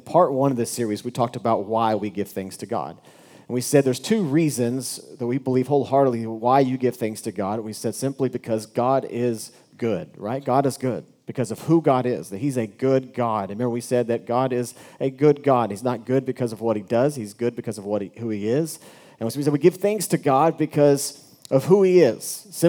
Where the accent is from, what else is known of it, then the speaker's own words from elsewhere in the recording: Dallas, Texas, United States; But I'm originally from Dallas, Texas